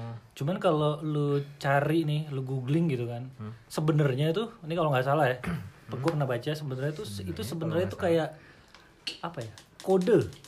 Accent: Padang, West Sumatra, Indonesia; Gue terzolimi sebagai orang Padang aja.

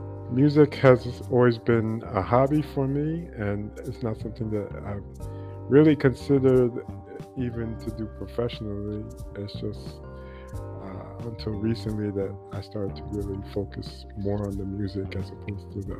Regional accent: New York, United States; also born or lived in Jamaica; I was born in Jamaica, and I grew up in New York

